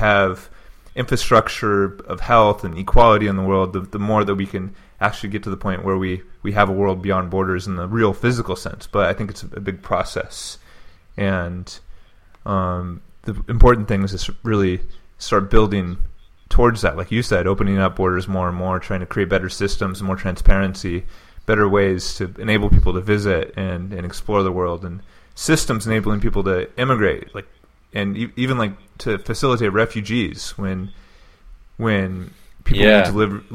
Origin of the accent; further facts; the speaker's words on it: United States; So I'm American no matter what, but I'm a global citizen too.